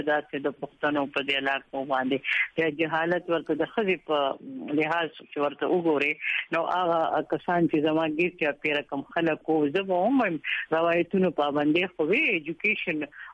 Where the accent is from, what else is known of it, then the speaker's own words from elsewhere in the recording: Mardan, Khyber Pakhtunkhwa, Pakistan; زه هم د مردان یم او په مردان کې مې سبق ویلې دی.